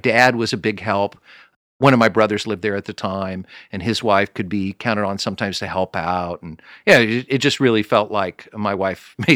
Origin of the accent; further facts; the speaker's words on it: Kansas City, Missouri, United States; I'm from Kansas City.